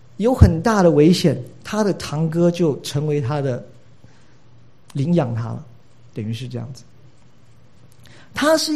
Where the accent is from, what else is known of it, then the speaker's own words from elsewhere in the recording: China; 我们中国人讲什么汉奸嘛，对不对？